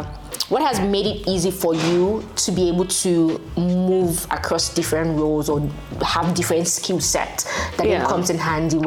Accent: Nigeria; So, I mean, I grew up in Nigeria, so I'm very familiar with like the West African market

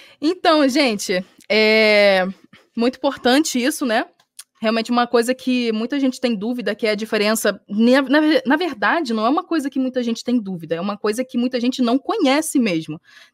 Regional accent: Saquarema, Rio de Janeiro, Brazil; Eu sou do Rio de Janeiro, Saquarema, tenho 26 anos de idade

